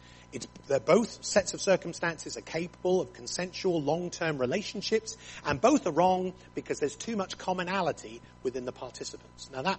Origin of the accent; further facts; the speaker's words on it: Plymouth, South West England, United Kingdom; I'd been born and raised in Plymouth, and the only foreigners in Plymouth were the Cornish in the 1970s.